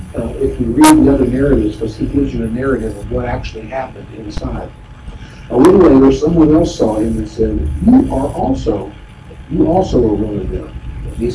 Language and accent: English; the South, United States; Just like they hear one of us, they don't know exactly which state we're from, but they know we're from the South somewhere.